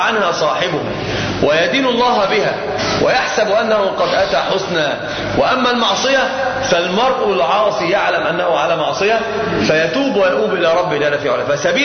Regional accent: Egypt; حتى عندنا في مصر دايما كانوا يخوفونا

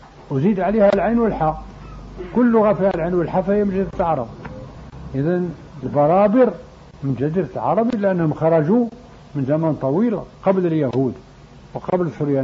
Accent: Morocco; لأن المغرب فيه برابر وعرب، فنقول المغربي وخلاص نقولش عربي

